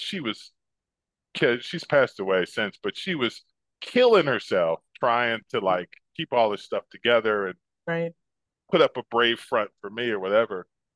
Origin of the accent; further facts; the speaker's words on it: New Jersey, United States; moved away as an adult; also born or lived in San Diego; I after I graduated from high school, I moved from New Jersey to San Diego. I wanted to, my dad lived there at the time, wanted to get to know him, and I was tired of being cold.